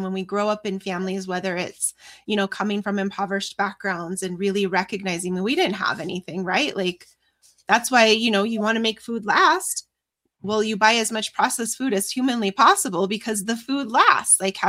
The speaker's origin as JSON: {"language": "English", "region": "New Mexico", "country": "United States", "tie": "born or raised there", "said": "growing up in New Mexico, there's just a lot of generational trauma. And growing up in New Mexico, I didn't have necessarily the best upbringing."}